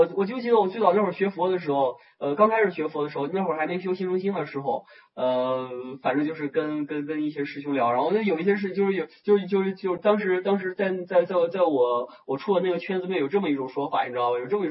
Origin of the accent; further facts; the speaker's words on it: Shaanxi, China; 我们陕西人爱吃面，西安人爱吃面